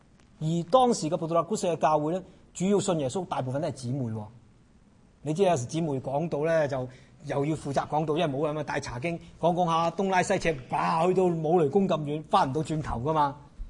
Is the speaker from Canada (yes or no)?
yes; Canada; 你睇我哋加拿大人好典型嘅，平均七年換一次屋嘅。